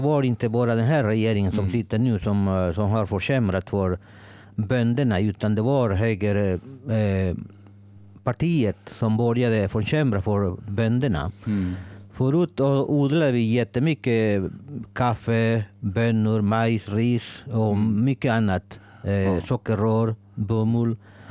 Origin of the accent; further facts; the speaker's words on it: El Salvador; Swedish is a second language; now in Sweden; och jag kommer från El Salvador. Ett litet land i Centralamerika. Jag kom till Sverige 1991 med familj